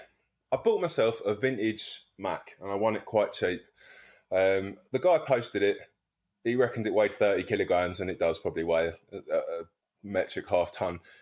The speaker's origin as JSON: {"language": "English", "town": "Wallington", "region": "London", "country": "United Kingdom", "said": "So I come from Wellington. There's not too many of us Palace fans that come from west of Croydon, but that's where I'm from."}